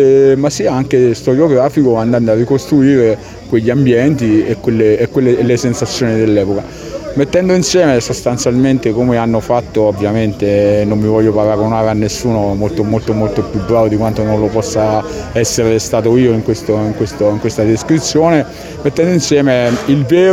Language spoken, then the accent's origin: Italian; Carpineto Romano, Lazio, Italy; Io sono di Carpineto Romano, però lavoro a Latina